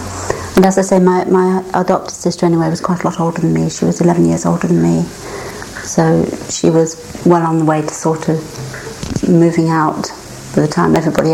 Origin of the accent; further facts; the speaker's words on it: Leicester, East Midlands, United Kingdom; born there; I'm 52 years old and I was born here in Leicester in Twycross Street, number 3 Twycross Street, in the Highfields area.